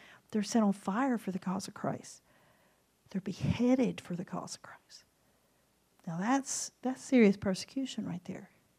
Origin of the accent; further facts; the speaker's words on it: United States; I'm American. I've grown up without persecution.